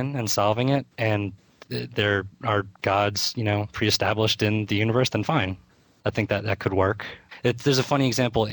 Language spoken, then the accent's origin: English; Greece; See, I'm from Greece